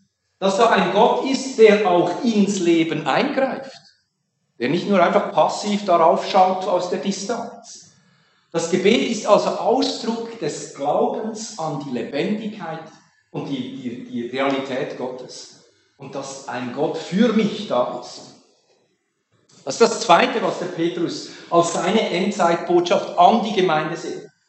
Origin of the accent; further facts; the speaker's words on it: Aargau, Switzerland; bei uns in Aargau, in der Bezirksschule, die Klassen werden dort aus verschiedenen Abgängen, aus verschiedenen Primarschulen zusammengestellt.